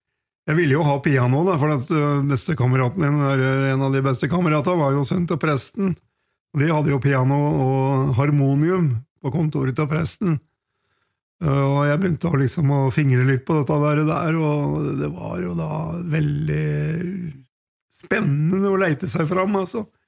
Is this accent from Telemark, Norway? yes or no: no; Hunndalen, Innlandet, Norway; jeg har jo da Vaselina Museet oppe I Hunndalen, der jeg kommer fra.